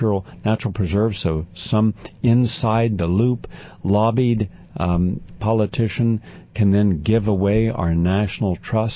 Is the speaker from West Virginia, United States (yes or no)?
yes; West Virginia, United States; I'm from West Virginia. You ever gone through the Appalachians?